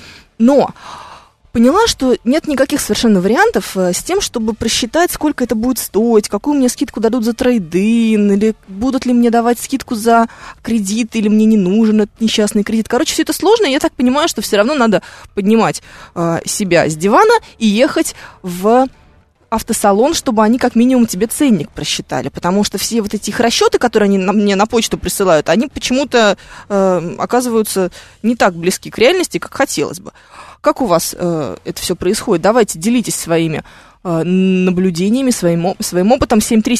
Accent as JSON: {"language": "Russian", "region": "Moscow", "country": "Russia", "tie": "born or raised there", "said": "Николай Коновалов почему-то спрашивает меня, где я росла. Это, наверное, странно сейчас прозвучит, но я москвичка."}